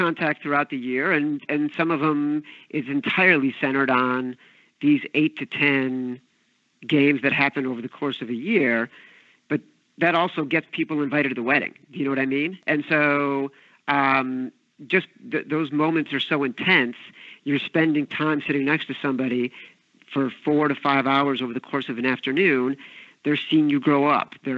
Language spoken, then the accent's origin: English; Illinois, United States; You know, the Cubs were in the World Series last year, and I grew up outside Chicago.